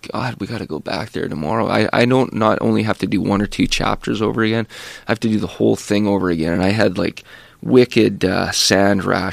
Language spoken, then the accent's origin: English; Canada; We're Canadian, you know.